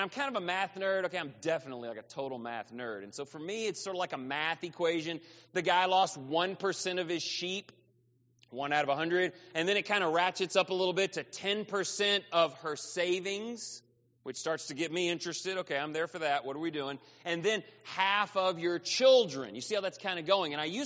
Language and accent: English; Texas, United States; I'm not a sheep person. I'm from Texas. I don't know what you guys think when you think East Texas. I don't have sheep. I don't have a cowboy hat.